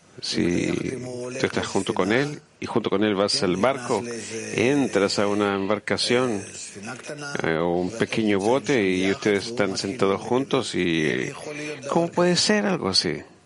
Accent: Israel; Somos los más estúpidos en el mundo. Somos los israelíes y los judíos.

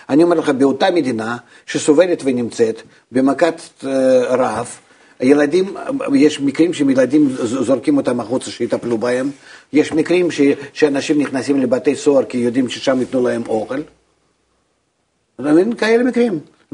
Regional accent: Russia; Hebrew is a second language; now in Israel; אני גדלתי ברוסיה.

